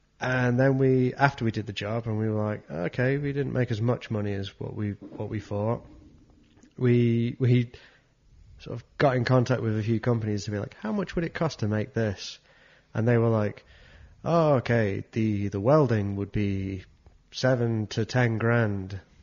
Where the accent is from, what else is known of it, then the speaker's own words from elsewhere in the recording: England, United Kingdom; now in Switzerland; He's like, oh, you're not Swiss. I was like, yeah, I'm English.